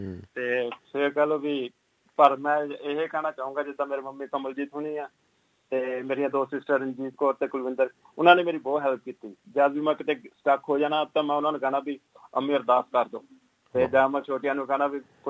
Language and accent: Punjabi; Hoshiarpur, Punjab, India; ਮੈਂ ਵੀ ਹੁਸ਼ਿਆਰਪੁਰ ਤੋਂ ਬਿਲੋਂਗ ਕਰਦਾ